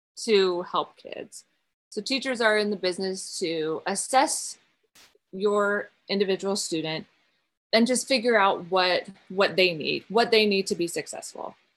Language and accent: English; Montana, United States; So I'm from Montana. Matt's from Maine.